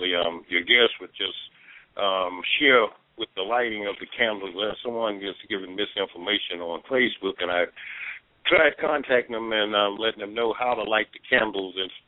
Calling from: Safety Harbor, Florida, United States; I'm calling you from Safety Harbor, Florida.

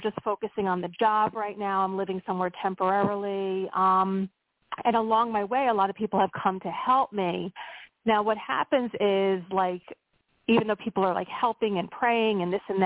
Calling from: Pennsylvania, United States; in Pennsylvania

